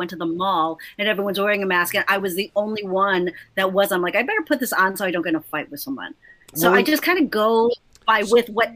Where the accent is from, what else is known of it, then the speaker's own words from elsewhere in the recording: Chicago, Illinois, United States; because Chicago is my hometown.